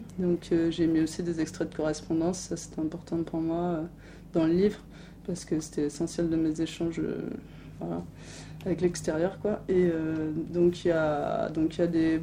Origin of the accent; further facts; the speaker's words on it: Caen, Normandy, France; Donc moi, j'ai grandi en Normandie, à mon adolescence, j'étais à Caen, donc dans une petite ville.